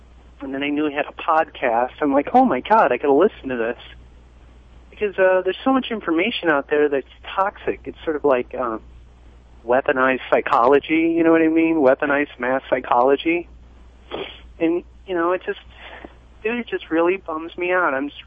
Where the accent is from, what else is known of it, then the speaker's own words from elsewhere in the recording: Viroqua, Wisconsin, United States; I'm from Viroqua, Wisconsin.